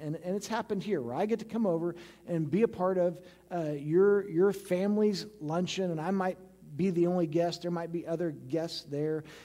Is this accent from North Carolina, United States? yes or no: no; St. Joseph, Missouri, United States; I grew up in St. Joseph, Missouri. St. Joe's about a medium-sized town. It was 72,000 people back in the day, maybe a little bit bigger.